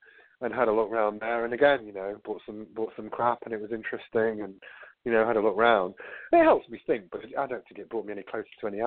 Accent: England, United Kingdom; he asked me where I'm from, and I says, oh, I'm from England, all this lot and everything, blah blah blah.

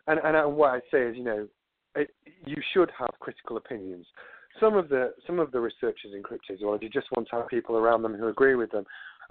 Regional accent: England, United Kingdom; he asked me where I'm from, and I says, oh, I'm from England, all this lot and everything, blah blah blah.

